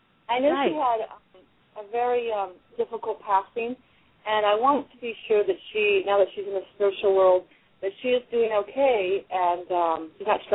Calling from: Santa Rosa, California, United States; Santa Rosa.

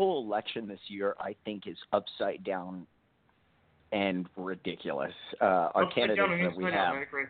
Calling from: Seattle, Washington, United States; I'm calling from Seattle.

